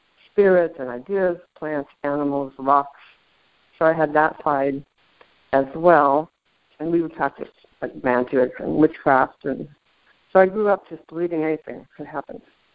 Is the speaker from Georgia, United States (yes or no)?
no; Arizona, United States; moved away as an adult; Well, even though I had a great childhood growing up in Arizona, at some point I had to to leave Arizona because culturally it's also a desert.